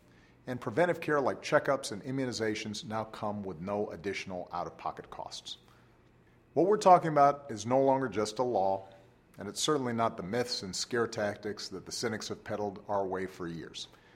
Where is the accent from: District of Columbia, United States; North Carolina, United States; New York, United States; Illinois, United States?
Illinois, United States; Chicago; Phil's a software developer from my hometown of Chicago.